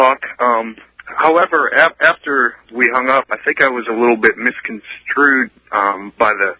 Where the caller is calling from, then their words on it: Pittsburgh, Pennsylvania, United States; I'm up in Pittsburgh.